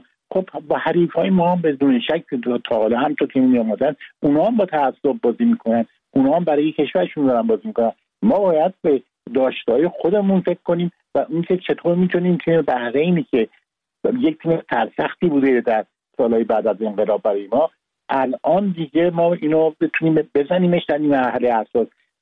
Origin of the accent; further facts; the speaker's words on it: Iran; چون وطنم رو دوست دارم، دوست دارم ایران برنده بشه